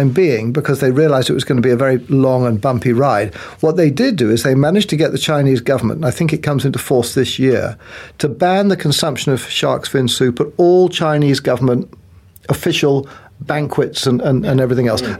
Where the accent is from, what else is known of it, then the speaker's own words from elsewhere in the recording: Kuwait; also born or lived in United Arab Emirates / Bahrain; Now I grew up in Kuwait, and we lived in Dubai and Abu Dhabi and Bahrain.